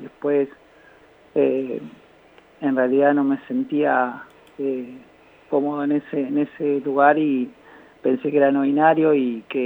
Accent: Caleufú, La Pampa, Argentina; cuando yo era chico, vivía en un pueblo, Caloufú, yo nací en Caloufú, y era muy chiquito y bueno, muy cerrado

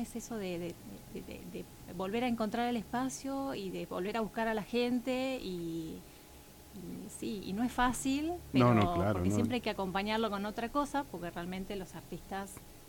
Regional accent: Río Gallegos, Santa Cruz, Argentina; born there; also born or lived in Buenos Aires / Río Grande / Ushuaia; Yo soy nacida en Río Gallegos.

